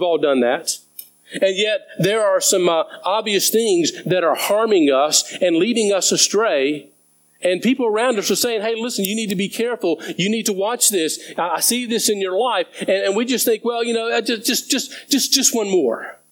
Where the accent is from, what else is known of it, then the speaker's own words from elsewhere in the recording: United States; I was thinking about my own life, and I grew up in the States